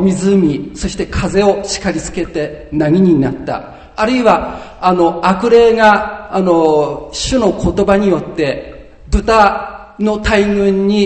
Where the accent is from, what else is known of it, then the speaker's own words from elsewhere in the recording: Hirosaki, Aomori, Japan; now in Tokyo, Japan; 青森、距離の方に8年ぶりに戻っていたんですよ。で、生まれ育った弘前の方には11年ぶりだったんですけれども